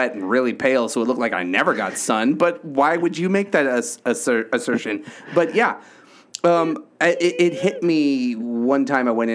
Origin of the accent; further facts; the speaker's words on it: Los Angeles, California, United States; So first off, I come off, I guess, like I'm from the East Coast, but I am from L.A.